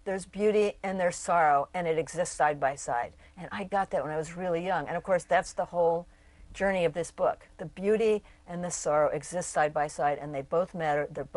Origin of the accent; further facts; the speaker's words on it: Omaha, Nebraska, United States; when I was a kid, I grew up in Omaha, Nebraska. And there weren't any wild places.